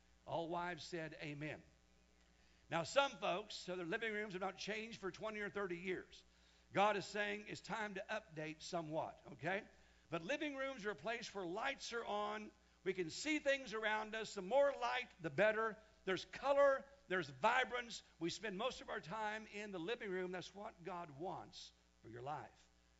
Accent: Wichita, Kansas, United States; Back growing up in Wichita, Kansas, I told you guys time and again, as a young boy, my biggest fear was werewolves and vampires

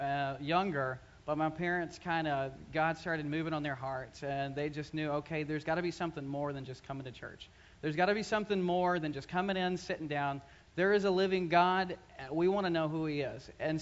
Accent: Birmingham, Alabama, United States; I'm from Birmingham, Alabama, and it's already been noted that if I say Roll Tide too many times, I'm probably going to cut the mic.

